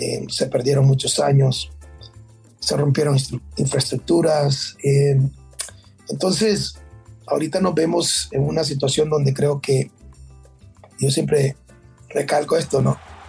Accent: El Salvador; el sueño que cada uno de nosotros queremos como salvadoreños

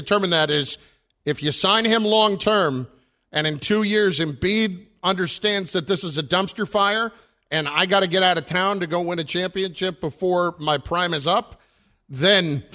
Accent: New Jersey, United States; This is 15 years ago. I'm from New Jersey.

